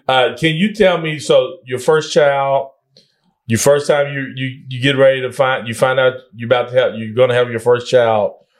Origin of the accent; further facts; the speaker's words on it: Guthrie, Oklahoma, United States; when I grew up in Guthrie, we would do like bikes.